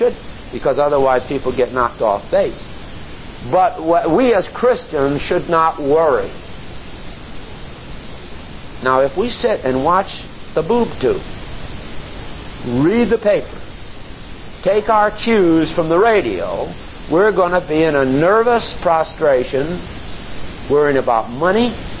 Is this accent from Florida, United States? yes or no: no; West Haven, Connecticut, United States; It was not like where I was raised in West Haven, Connecticut.